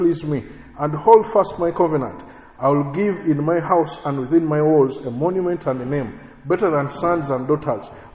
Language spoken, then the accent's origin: English; United States; I'm an American.